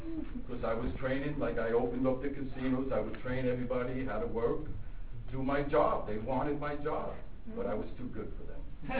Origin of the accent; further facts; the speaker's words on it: Brooklyn, New York, United States; born there; I was born in Brooklyn, New York.